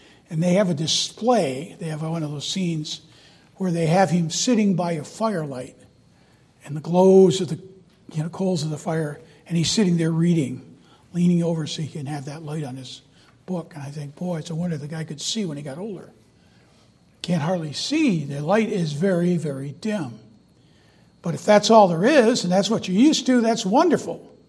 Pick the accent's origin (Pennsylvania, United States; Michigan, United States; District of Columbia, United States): Michigan, United States; Wyoming; I grew up in Wyoming, Michigan. I don't think I ever left home until I was 18, really left home.